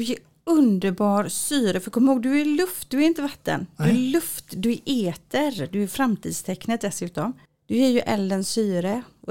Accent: Sweden; Och då fattade jag det, att gud vad jag är svensk. Jag insåg verkligen att jag är jättesvensk.

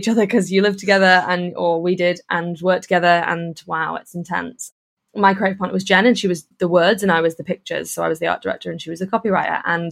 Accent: Liverpool, North West England, United Kingdom; born there; I didn't actually grow up in Liverpool, but everyone's a Scouser in my family. And I was born in Liverpool. And then we moved outside of Liverpool.

